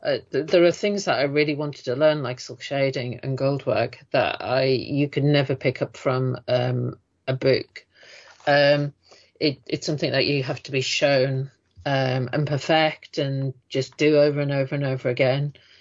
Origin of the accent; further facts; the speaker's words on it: the north of England, United Kingdom; I'm not from London. I'm from the North.